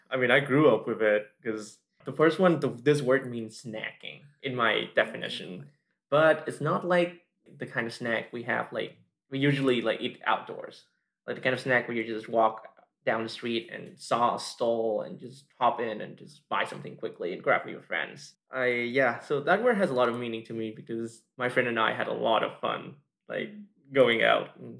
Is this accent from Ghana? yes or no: no; Vietnam; moved away as an adult; I'm originally from Vietnam. I moved here about 5.5 years ago for university. Born and raised in Vietnam